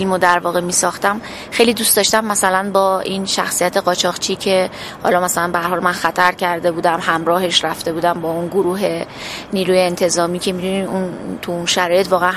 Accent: Khuzestan, Iran; خودم خوزستانی هستم. من یه قشقایی هستم که مامان بابام آبادان به دنیا اومدن، خودم جنگ زدم

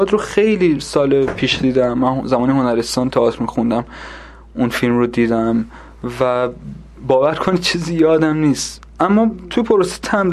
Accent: Kerman, Iran; من خودم شخصا از کرمان میام

